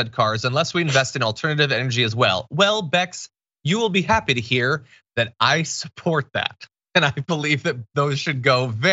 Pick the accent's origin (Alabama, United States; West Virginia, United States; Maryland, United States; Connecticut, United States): Connecticut, United States; now in Los Angeles, United States; I find it to be kind of unbearably cold in LA. I grew up in Connecticut, and I have been made so weak, David, by West Coast weather.